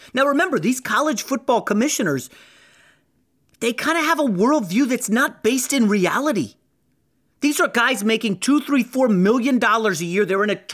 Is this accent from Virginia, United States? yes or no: yes; Virginia, United States; I grew up in Northern Virginia, and you know, college football was not big in the nation's capital.